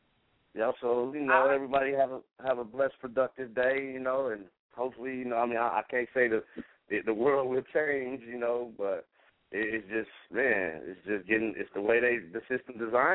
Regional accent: Oakland, California, United States; Man, it's crazy you say that. I'm from Oakland

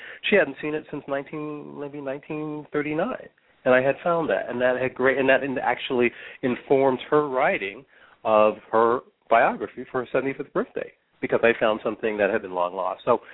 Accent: Los Angeles, California, United States; As a youngster growing up in Los Angeles, I had an opportunity to do a chore in the weekends by my mom

